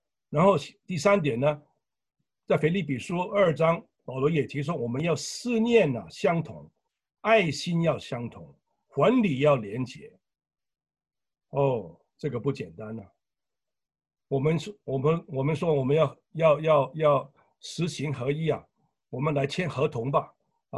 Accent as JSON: {"language": "Chinese", "country": "Hong Kong", "said": "我是香港人，从香港不但是爱广东人，爱香港的"}